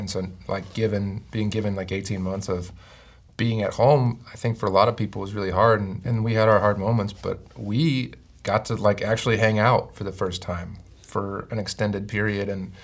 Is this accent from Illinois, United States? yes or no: yes; Chicago, Illinois, United States; born there; I was born in Chicago